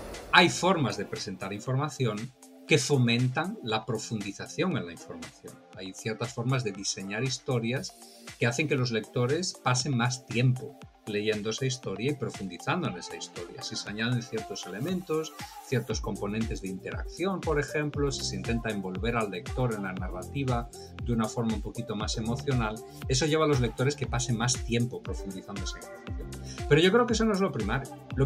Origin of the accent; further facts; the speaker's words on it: Spain; el diario más importante de mi país de origen, de España